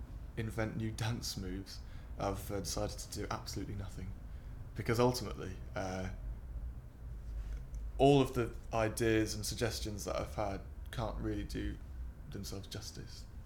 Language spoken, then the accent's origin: English; Bristol, South West England, United Kingdom; I'm 24 and I'm from Bristol.